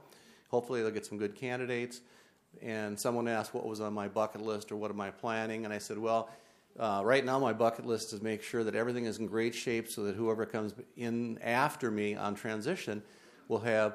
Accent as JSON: {"language": "English", "region": "North Dakota", "country": "United States", "tie": "born or raised there", "said": "my dad was a farmer. I grew up in North Dakota"}